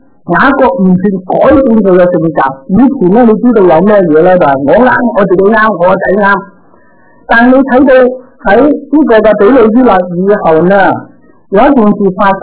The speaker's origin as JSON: {"language": "Cantonese", "town": "Guangzhou", "region": "Guangdong", "country": "China", "said": "我哋广州人讲啊"}